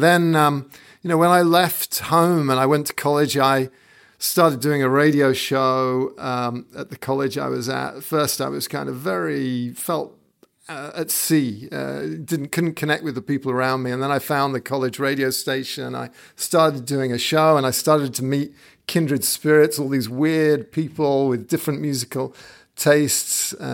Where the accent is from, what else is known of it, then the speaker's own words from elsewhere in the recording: England, United Kingdom; when I grew up in England, there was a class structure